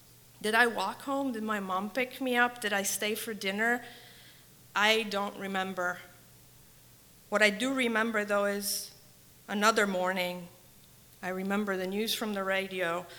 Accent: Palermo, Sicily, Italy; So I grew up in Palermo, Sicily, and during what one would call my formative years, a period of about 8 to 10

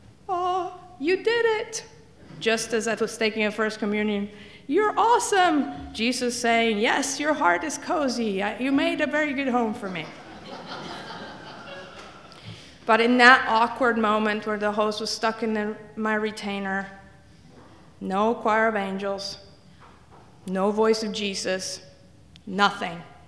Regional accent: Italy; English is a second language; I'm from Italy. They hold nothing back.

